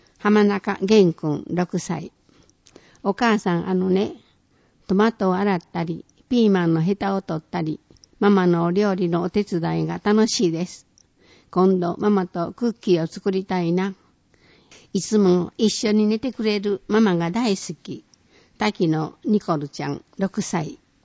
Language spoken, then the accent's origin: Japanese; Ireland; しかし私はアイルランドで育ったので、私たちのクリスマスの習慣についてもお話ししたいと思います。